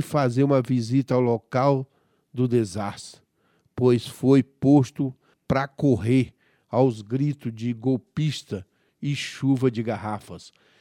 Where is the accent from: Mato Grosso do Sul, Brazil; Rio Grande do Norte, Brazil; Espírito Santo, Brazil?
Espírito Santo, Brazil; sou do Espírito Santo, estado com perfil político conservador